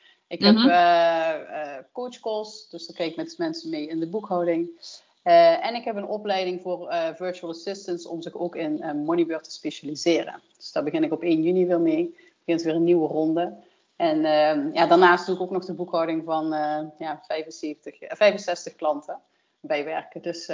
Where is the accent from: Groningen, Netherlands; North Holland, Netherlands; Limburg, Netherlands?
Limburg, Netherlands; Ik kom uit de buurt van Maastricht.